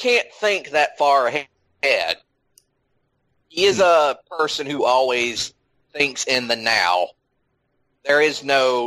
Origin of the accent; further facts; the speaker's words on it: Georgia, United States; whatever good citizen out there in my home state of Georgia, sweet Georgia, went out and attached a pair of googly eyes to a statue of Nathaniel Green.